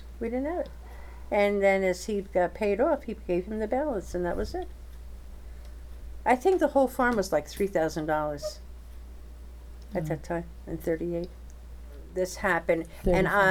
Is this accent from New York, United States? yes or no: yes; New York, United States; born there; And I was born in the Elmville Hospital. My parents at that time were living at Louse Corners here in Grahamsville.